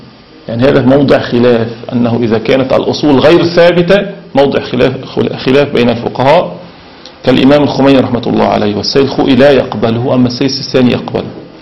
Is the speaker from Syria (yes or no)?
yes; Syria; وبعضهم نحن في شمال سوريا يقول الجبس